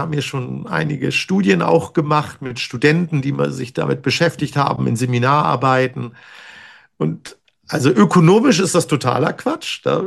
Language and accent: German; Hamburg, Germany; ich komme ja aus Hamburg.